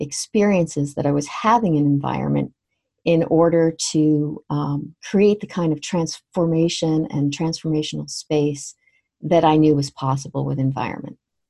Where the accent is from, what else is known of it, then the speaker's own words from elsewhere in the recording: Canada; I grew up in Canada, just so sometimes I'll say mum and sometimes I'll say mom.